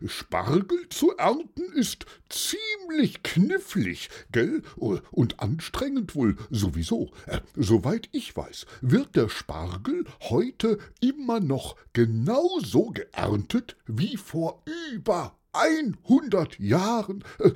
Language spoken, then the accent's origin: German; Romania; German is a second language; now in Germany; Ich komme aus Rumänien. Und in Rumänien verdient man noch weniger als in Polen.